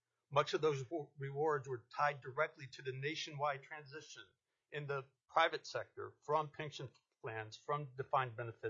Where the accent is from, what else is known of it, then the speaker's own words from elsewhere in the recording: Anchorage, Alaska, United States; I'm from Anchorage, Alaska, and I'm representing myself.